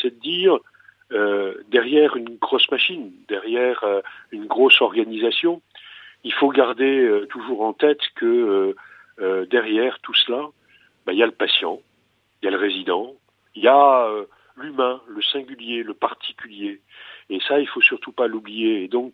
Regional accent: Hauts-de-France, France; now in Vendée, France; moi je suis originaire du Nord, le Nord que j'ai quitté il y a bien longtemps, et quand je suis arrivé en Vendée

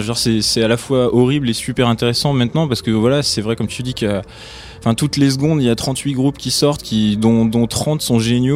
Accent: Lyon, Auvergne-Rhône-Alpes, France; Après moi je viens de Lyon

